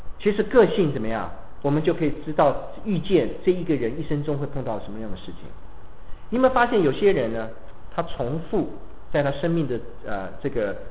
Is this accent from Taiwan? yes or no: yes; Taiwan; 我从台湾来，我跟国内的弟兄姊妹没有隔阂。